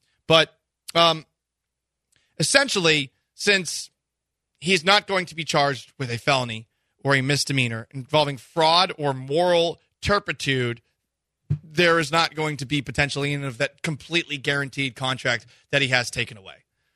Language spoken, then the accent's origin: English; United States; And as an Irish/Scottish/French-Canadian-American, I refuse to call it anything but the British Open.